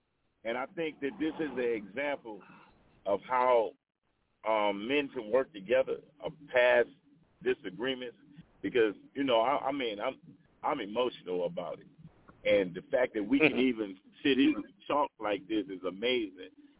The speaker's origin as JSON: {"language": "English", "country": "United States", "said": "And I think that that's a part of being American in the United States, with the ability to hold you accountable"}